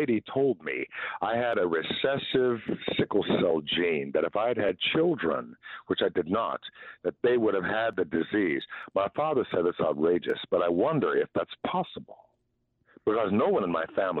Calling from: Milwaukee, Wisconsin, United States; Good morning, ladies.

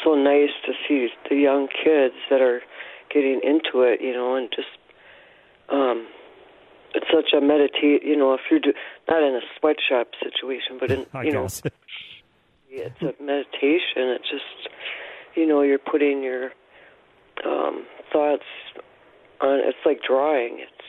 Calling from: Stevens Point, Wisconsin, United States; I'm calling from Stevens Point, Wisconsin

